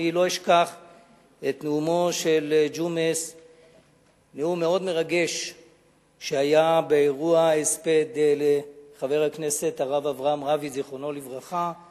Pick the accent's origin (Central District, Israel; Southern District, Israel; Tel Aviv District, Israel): Tel Aviv District, Israel; Tel Aviv; אבל אני רוצה לדבר על הקיבוצניק הקלאסי, כפי שאני מכיר אותו כתל אביבי וכחרדי.